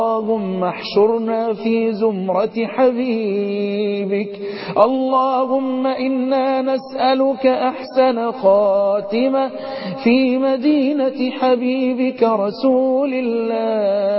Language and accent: Arabic; Egypt; اللهم احفظ بلدنا مصر